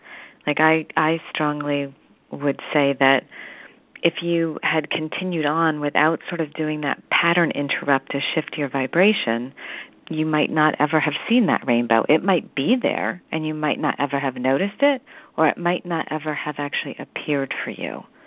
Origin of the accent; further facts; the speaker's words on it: Boston, Massachusetts, United States; So I'm from Boston, Massachusetts, and I'm a vibrational and energy healer.